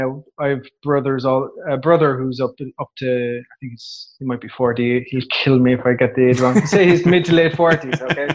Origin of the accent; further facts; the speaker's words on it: Munster, Ireland; And we're from County Waterford. We come from a place that is, like, so rural that there's not even a village.